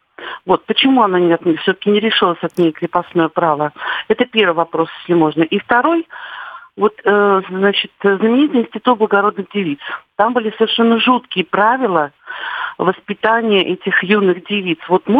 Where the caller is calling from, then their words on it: Saint Petersburg, Russia; Добрый день, я из Санкт-Петербурга